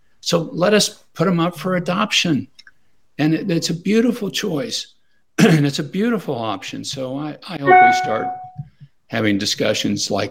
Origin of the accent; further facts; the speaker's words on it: Kansas, United States; I think in my home state of we have a number of Amish in Kansas